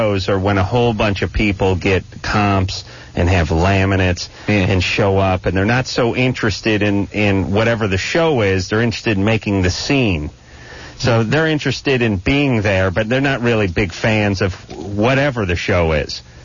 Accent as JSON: {"language": "English", "region": "California", "country": "United States", "said": "See, I'm from here. I'm from California"}